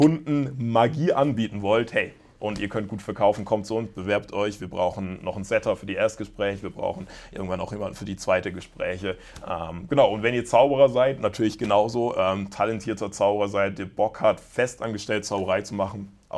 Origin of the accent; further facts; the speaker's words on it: Karlsruhe, Baden-Württemberg, Germany; also born or lived in West Africa; now in Bremen, Germany; ich komme ja ursprünglich aus Karlsruhe, bin jetzt in Bremen.